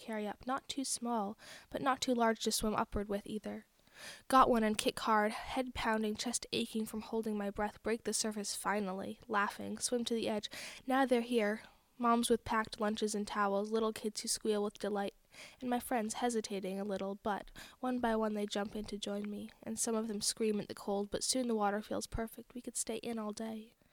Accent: Johnson, Vermont, United States; I'm 14 years old, and I'm from Johnson, Vermont.

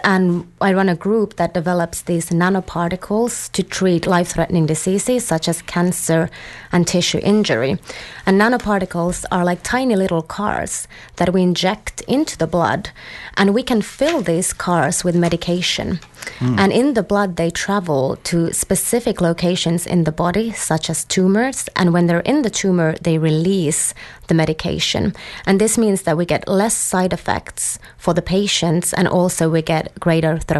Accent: Finland; So I did a bachelor and master's degree in my home country in Finland in biology.

